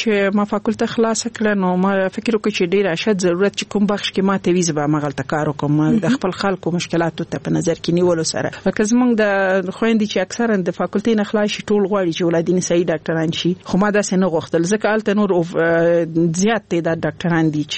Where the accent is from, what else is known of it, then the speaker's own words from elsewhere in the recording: Laghman, Afghanistan; also born or lived in Nangarhar; زه خپله د لغمان ولایت یم